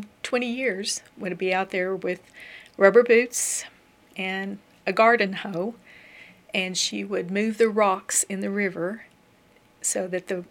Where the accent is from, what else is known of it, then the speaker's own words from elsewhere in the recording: Appalachia, United States; I'm from the Appalachian Mountains. Grew up in a small coal mining town.